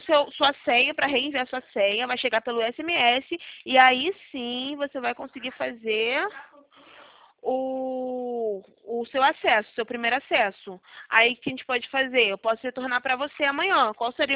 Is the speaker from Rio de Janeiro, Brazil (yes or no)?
yes; Rio de Janeiro, Brazil; eu sou do Rio.